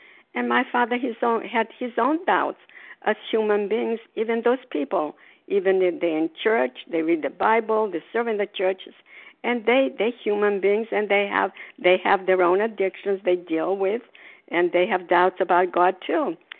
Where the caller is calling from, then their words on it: Florida, United States; I'm calling from Port Tyler, Florida, where snowbirds.